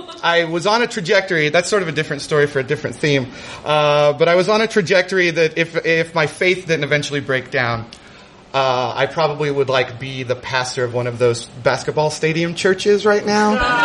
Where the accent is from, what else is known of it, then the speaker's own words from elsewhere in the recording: Midwest, United States; I did what any sort of self-respecting child of a single mother growing up in the Midwest would